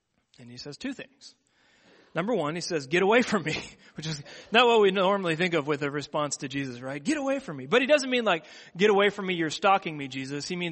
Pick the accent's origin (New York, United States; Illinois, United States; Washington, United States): Washington, United States; Seattle; I grew up in Seattle, Washington, and the family business on my mom's side was selling electronics to fishermen.